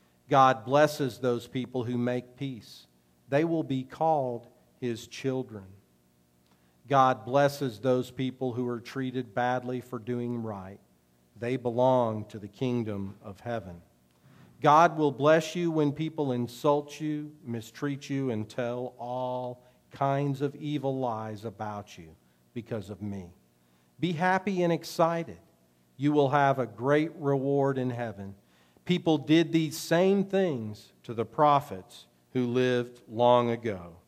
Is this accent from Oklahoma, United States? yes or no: yes; Oklahoma, United States; I'm from Oklahoma, and that's where … is from, too.